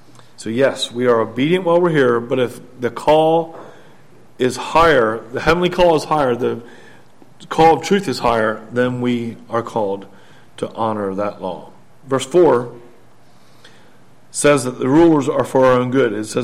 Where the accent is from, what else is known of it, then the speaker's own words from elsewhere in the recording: United States; I'd be expected to honor Mexico or Canada with their laws, even though I'm from the United States.